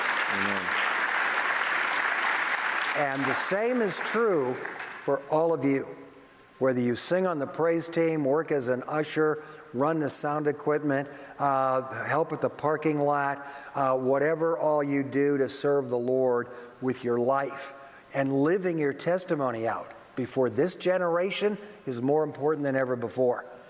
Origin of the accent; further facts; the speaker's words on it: Detroit, Michigan, United States; So I didn't grow up in a Christian home. I was born and raised in Detroit.